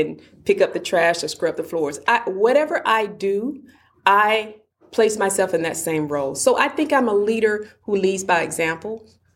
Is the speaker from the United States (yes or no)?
yes; Alabama, United States; I'm from Alabama, but I remember being outside playing in the dirt, and I've always said, I want to be a judge.